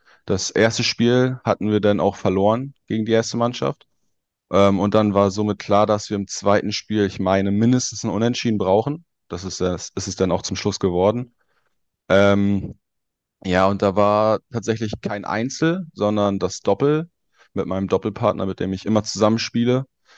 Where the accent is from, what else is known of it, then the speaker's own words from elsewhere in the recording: Güstrow, Mecklenburg-Vorpommern, Germany; Also tatsächlich habe ich in Güstrow, da wo ich herkomme